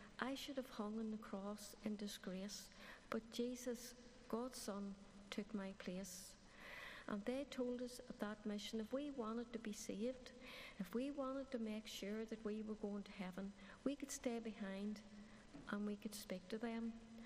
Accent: Upper Ballinderry, Northern Ireland, United Kingdom; But I was brought up in Ballinderry, Upper Ballinderry, which is not far from Glenavy or Ockley, if you know where that is.

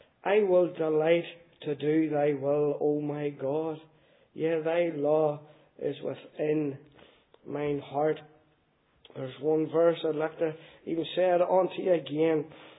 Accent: Donaghcloney, Northern Ireland, United Kingdom; I was brought up in Rurd, in a wee place called City in Donaghcloney there, addressed between Lurgan and Banbridge on Donaghcloney.

